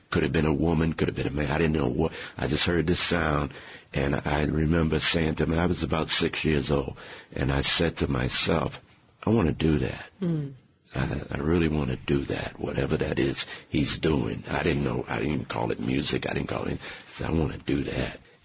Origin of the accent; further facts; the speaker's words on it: Baltimore, Maryland, United States; born there; Yeah, I was born in Baltimore.